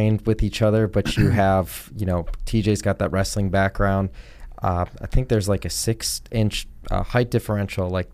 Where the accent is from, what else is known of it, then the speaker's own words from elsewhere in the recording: Illinois, United States; I grew up outside of Chicago.